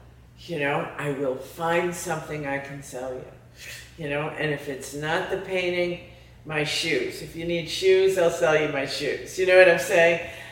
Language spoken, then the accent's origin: English; Connecticut, United States; I grew up in Connecticut. Everyone in my family was white collar, they were lawyers and all that kind of thing.